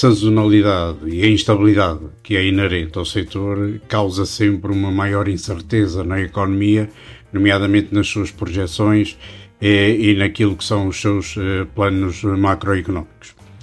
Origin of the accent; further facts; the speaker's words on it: Portugal; E sendo nós, portugueses, Portugal, um país caracterizado por ser acolhedor